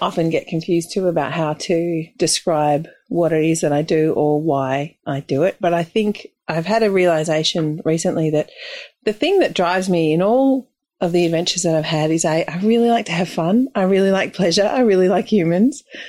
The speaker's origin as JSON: {"language": "English", "town": "Sandringham", "region": "Victoria", "country": "Australia", "tie": "born or raised there", "said": "All I have to do is really just turn it all the way back to growing up in Sandringham, the youngest of five. My mother was from Holland, from Amsterdam."}